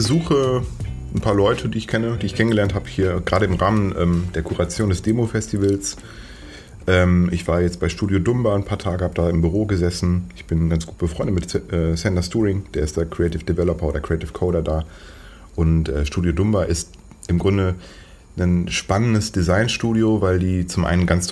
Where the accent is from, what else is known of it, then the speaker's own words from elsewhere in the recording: Paderborn, North Rhine-Westphalia, Germany; Es ist sehr provinziell, ziemlich langweilig. Aber ich liebe sie trotzdem, weil es meine Heimat ist